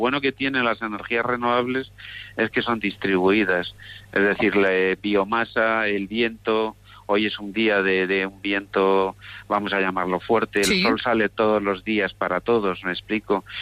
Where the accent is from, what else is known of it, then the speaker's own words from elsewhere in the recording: Huesca, Aragon, Spain; born there; yo soy de la España vacía, yo soy nacido en Huesca, estamos 14 habitantes por kilómetro cuadrado